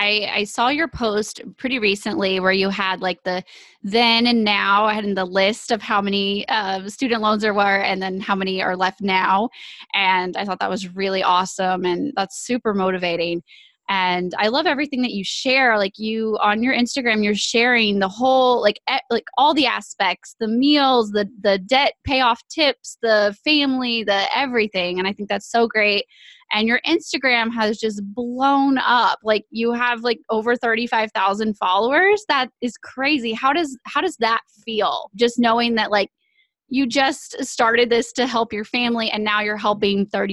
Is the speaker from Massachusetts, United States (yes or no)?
no; Texas, United States; We're also from Texas.